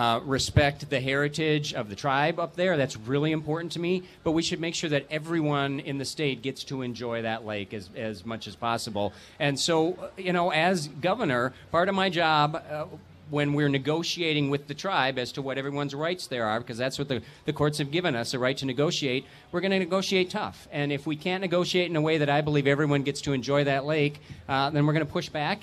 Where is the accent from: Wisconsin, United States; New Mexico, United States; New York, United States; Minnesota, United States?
Minnesota, United States; Detroit Lakes; I fished a lot when I was a kid. I grew up in Detroit Lakes, but I haven't done much of that lately.